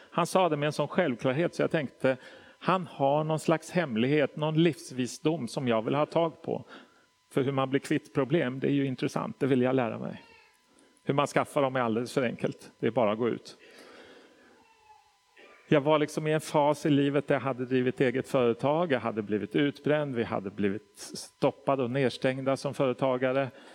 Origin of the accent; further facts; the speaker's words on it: Stockholm, Stockholm County, Sweden; och är född och uppvuxen i Stockholm. Växte inte upp i en troende familj, men kom till tro i vuxen ålder.